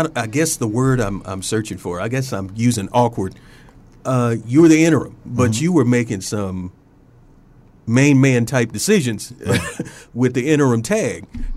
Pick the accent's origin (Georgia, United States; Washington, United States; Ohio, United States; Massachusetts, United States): Georgia, United States; I'm from Georgia. A lot of good ball down that way.